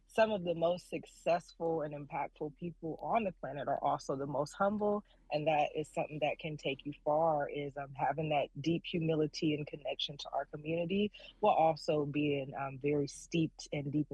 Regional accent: Oakland, California, United States; I'm very proud to be born and raised in Oakland. And so being born and raised in this great city

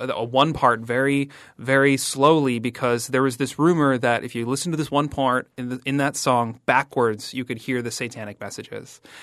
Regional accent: Midwest, United States; And as a kid kind of growing up in the Midwestern suburbs

